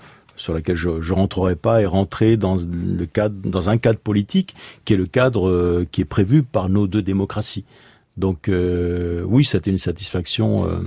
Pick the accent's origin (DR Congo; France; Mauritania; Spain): Spain; avec la Galice, l'Espagne, qui est mon pays d'origine